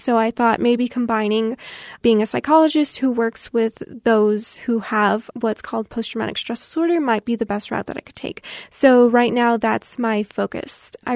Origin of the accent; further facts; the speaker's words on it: El Paso, Texas, United States; also born or lived in Kentucky / Houston; So I'm originally from El Paso, Texas. My father had a job working for the Federal Bureau of Prisons, so we had to move around a lot. So when I was younger, I moved to Kentucky, and then after that, I moved to Houston.